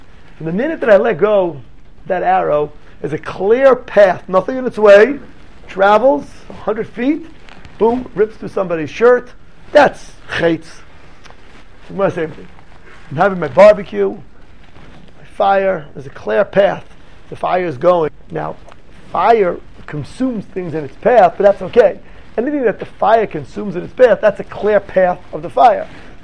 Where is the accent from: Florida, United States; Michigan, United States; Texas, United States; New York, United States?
New York, United States; Riverdale; Okay, I grew up in Riverdale.